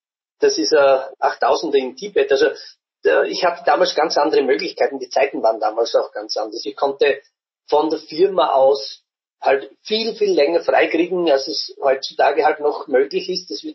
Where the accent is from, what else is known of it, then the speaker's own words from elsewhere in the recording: Burgenland, Austria; Ich war der erste Burgenländer 1997, der auf einen 8000er gestiegen ist